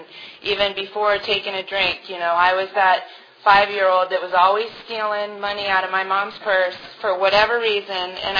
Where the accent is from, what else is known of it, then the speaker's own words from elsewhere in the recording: Carlsbad, California, United States; I was driving the mail truck around in my hometown because I worked in Carlsbad, and my house was there